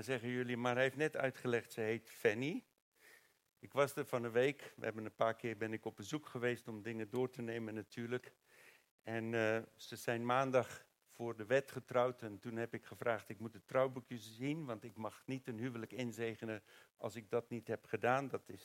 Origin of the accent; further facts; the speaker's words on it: South Africa; In Zuid-Afrika, waar ik vandaan kom, is dat een laatlammetje.